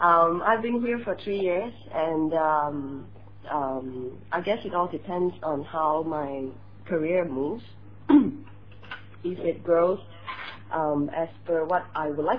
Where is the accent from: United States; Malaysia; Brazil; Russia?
Malaysia; also born or lived in Singapore; I'm Malaysian, but I started my career in Singapore